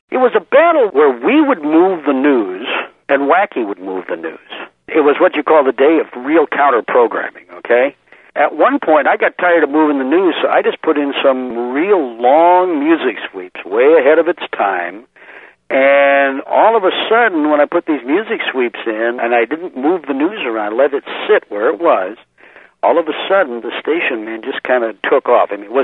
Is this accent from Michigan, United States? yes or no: yes; Detroit, Michigan, United States; I had an opportunity to go to Detroit. That's my hometown, Detroit